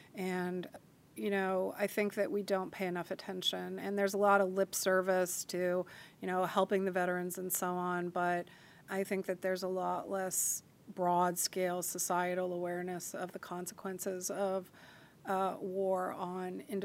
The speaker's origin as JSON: {"language": "English", "region": "Hawaii", "country": "United States", "tie": "born or raised there", "said": "I think my interest in all things military came out of growing up in Hawaii and growing up with some, you know, with a father who had spent his career in the Navy"}